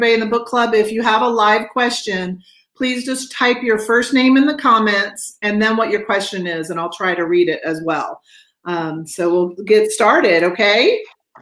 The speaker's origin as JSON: {"language": "English", "town": "Atlanta", "region": "Georgia", "country": "United States", "tie": "born or raised there", "said": "What I did experience, Susan, is I grew up in Atlanta, Georgia"}